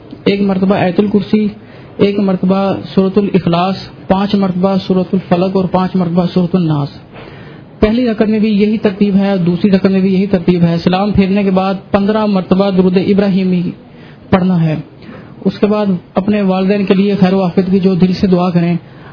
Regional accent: Gujranwala, Punjab, Pakistan; میں گجرانوالے سے آیا ہوں.

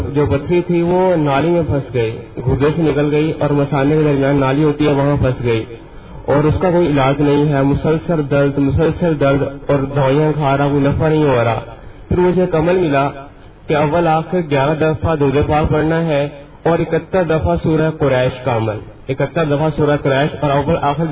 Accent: Bahawalpur, Punjab, Pakistan; میں بہاولپور سے تعلق رکھتا ہوں۔

